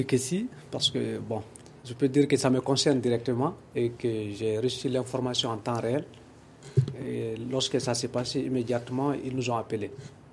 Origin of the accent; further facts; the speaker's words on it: Mali; On est tous des Maliens